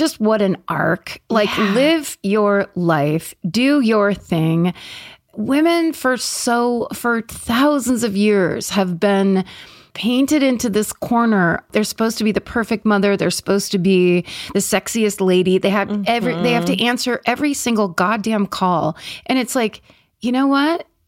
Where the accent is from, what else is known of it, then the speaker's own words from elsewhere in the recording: New England, United States; I grew up in New England, and every few years we would take a day trip to Salem